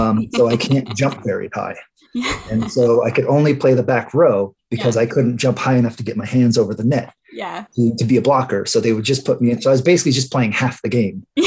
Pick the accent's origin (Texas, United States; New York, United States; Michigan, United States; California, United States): California, United States; Escondido; moved away as an adult; I went to Escondido High School. Nice. I've lived in Escondido basically till my late 20s.